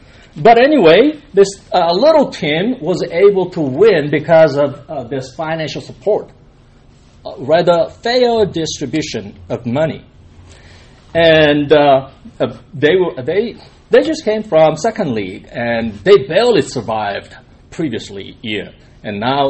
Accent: South Korea; now in United States; I came to the States in 1982, and I couldn't believe how free it is. You know, I came from Korea

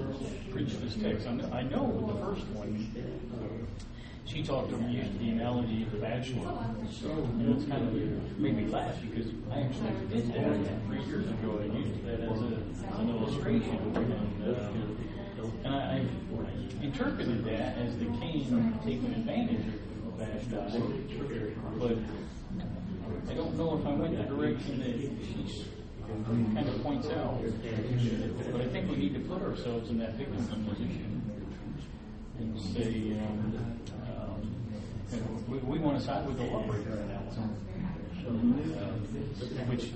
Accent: Tucson, Arizona, United States; well, I'm in Colorado right now. I'm from Tucson.

